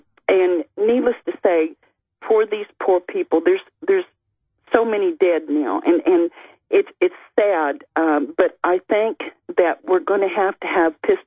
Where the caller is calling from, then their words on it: Scotland, United Kingdom; Yeah, I'm actually calling from Fife, Scotland.